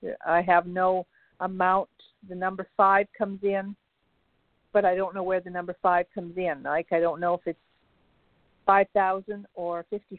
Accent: Canada; Like, I'm Canadian, so I have no idea.

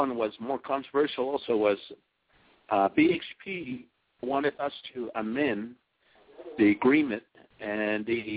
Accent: Shiprock, New Mexico, United States; Yeah, I'm from Shiprock.

